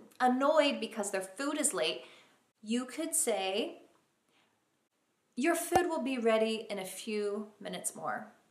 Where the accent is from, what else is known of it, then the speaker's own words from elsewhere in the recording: United States; But I didn't know that because I'm from the United States.